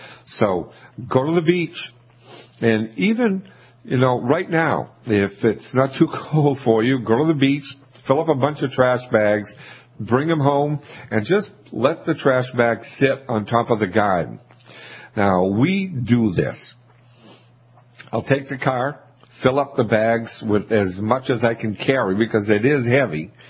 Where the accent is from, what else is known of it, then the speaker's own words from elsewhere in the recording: Scituate, Massachusetts, United States; I grew up in Scituate, Mass., which is between Cape Cod and Boston.